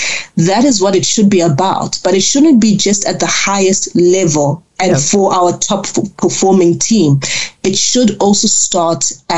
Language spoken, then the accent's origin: English; Ghana; born there; I am the child of foreign nationals. My parents were born in Ghana. I was born in Ghana